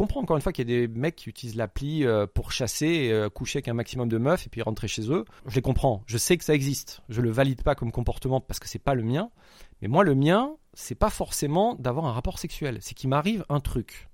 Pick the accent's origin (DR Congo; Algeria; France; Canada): France; je vais être franc avec toi, je suis français, j'ai 4 jours.